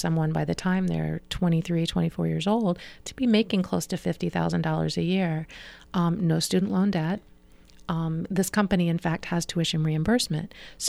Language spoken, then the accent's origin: English; Circleville, Ohio, United States; I grew up in Circleville